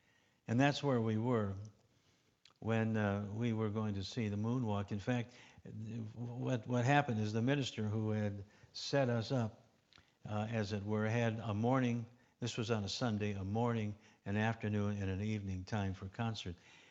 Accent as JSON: {"language": "English", "town": "North Lakeport", "region": "Michigan", "country": "United States", "tie": "born or raised there", "said": "I was a country boy. I grew up in North Lakeport, Michigan."}